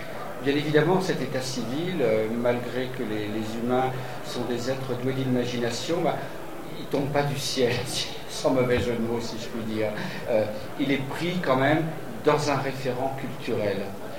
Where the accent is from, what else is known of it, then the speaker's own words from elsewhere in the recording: France; en tout cas chez nous en France